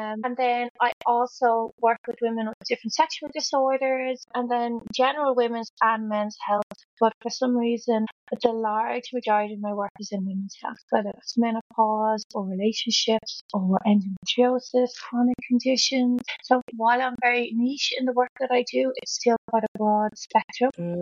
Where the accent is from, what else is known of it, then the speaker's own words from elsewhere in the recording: Ireland; I grew up in Ireland.